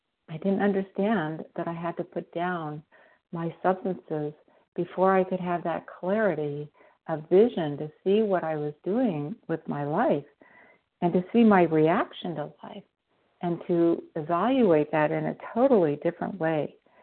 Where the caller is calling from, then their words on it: Mesa, Arizona, United States; I'm calling from Mesa, Arizona